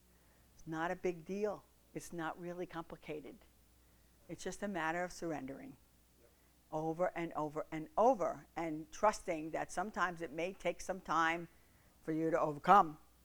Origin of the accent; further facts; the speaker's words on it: New York, United States; I'm sorry. I'm from New York. I guess that's part of it.